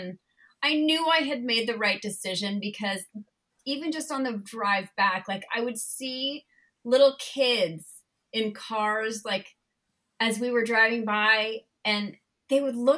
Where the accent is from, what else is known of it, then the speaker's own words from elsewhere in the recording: Burbank, California, United States; And now, I grew up in Burbank, and I went to high school in Burbank.